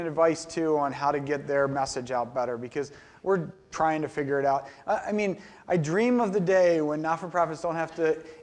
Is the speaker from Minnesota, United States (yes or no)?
no; Baltimore, Maryland, United States; So I grew up in Baltimore, and so it's really tough being an Orioles fan these days.